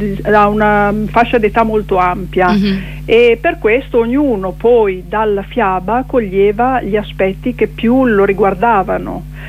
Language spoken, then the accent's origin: Italian; Milan, Lombardy, Italy; accent: Milanese; also born or lived in Emilia-Romagna; il mio accento è un po' doppio perché io sono di derivazione milanese e di adozione romagnola, quindi non so quale dei due prevarrà.